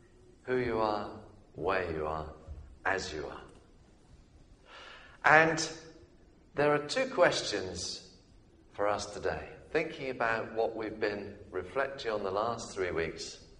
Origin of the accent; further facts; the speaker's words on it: United Kingdom; Look, we're British. Are we not?